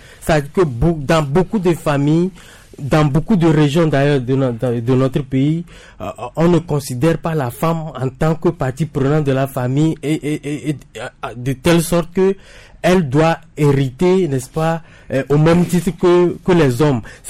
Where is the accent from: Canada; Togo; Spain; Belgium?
Togo; si je peux me réjouir naturellement en tant que Togolais